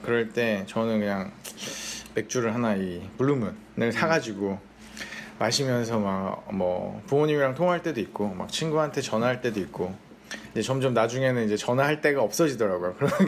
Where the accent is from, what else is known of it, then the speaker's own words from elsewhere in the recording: South Korea; moved away as an adult; now in United States; 저는 유학생인데, 아, 유학생 출신, 그러니까 여기서 태어난 것도 아니고, 그러니까 한국에서 한 이제 25살, 26살 때쯤 이제 미국에 왔는데